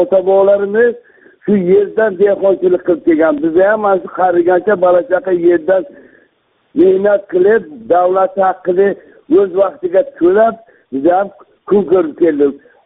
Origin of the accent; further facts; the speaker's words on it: Samarkand Region, Uzbekistan; Men Samarqand viloyati Urgut tumani Andak mahallasida tug'ilib o'sganman. Yoshim 75 yoshda.